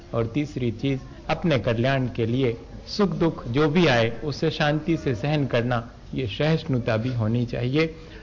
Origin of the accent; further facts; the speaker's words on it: Madhya Pradesh, India; हम मध्य प्रदेश के लोग दक्षिण भारत चले जाएं